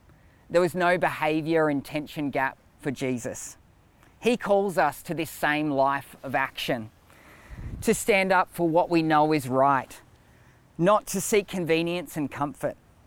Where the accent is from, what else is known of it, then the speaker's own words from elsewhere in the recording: Australia; I'm also an Australian, heterosexual Christian male.